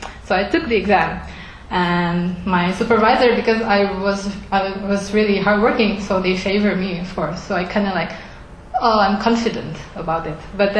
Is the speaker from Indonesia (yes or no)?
yes; Indonesia; I'm from Indonesia. I'm Chinese-born Indonesia.